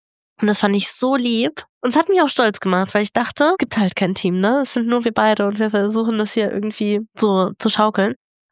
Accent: North Rhine-Westphalia, Germany; weil ich komme ja aus dem Ruhrpott. Und da ist es halt einfach nicht so schön, ne?

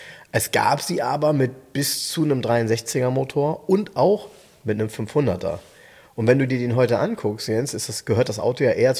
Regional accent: Soltau, Lower Saxony, Germany; weil sie ein Stück weit in meiner Kindheit sehr oft vorgekommen sind. Weißt du warum? Bei uns in Soltau.

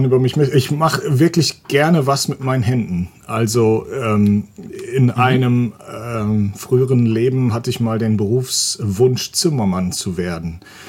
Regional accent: Mecklenburg-Vorpommern, Germany; Ich komme ja aus Mecklenburg ursprünglich mal

